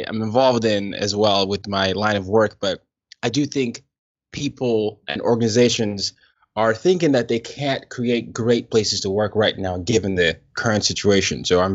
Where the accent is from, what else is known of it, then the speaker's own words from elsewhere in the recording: Nigeria; Yeah, no, so I'm from Nigeria, and in obviously Nigeria, I grew up calling what people call soccer here football.